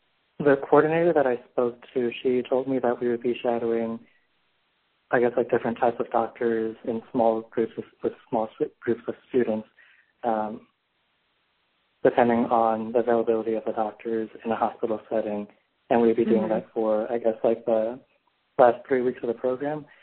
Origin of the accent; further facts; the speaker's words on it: Belleville, Illinois, United States; I'm from Belleville, Illinois, close to St. Louis, Missouri, and I am 22 years old.